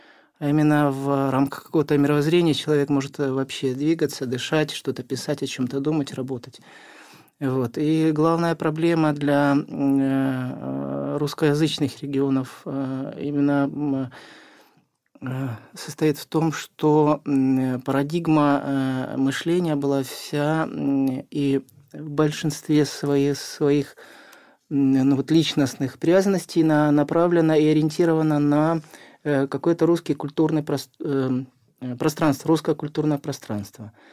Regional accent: Ukraine; Было очевидно, я живу в Украине, я украинец, я русскоязычный писатель Украины.

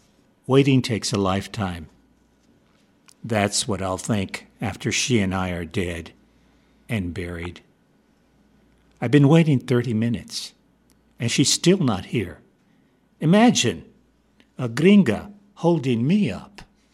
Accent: Victoria, Texas, United States; who I found out at one point came from my hometown of Victoria and also attended Our Lady of the Lake University

